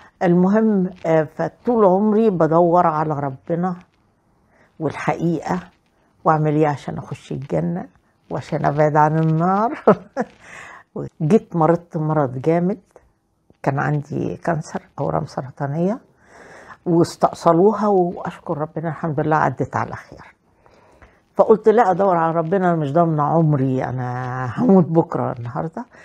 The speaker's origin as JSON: {"language": "Arabic", "town": "Cairo", "region": "Cairo Governorate", "country": "Egypt", "tie": "born or raised there", "said": "أنا نشأت في مصر، والفترة الأخيرة كنت في القاهرة. والدي كان بيعمل ضابط شرطة وكان بيتنقل من بلد لبلد، لكن لما كبر في السن استقرينا في القاهرة. عشت عمري كله في القاهرة"}